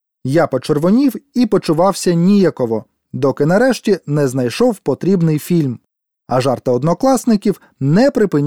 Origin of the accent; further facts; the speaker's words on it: Kyiv, Ukraine; Я з Києва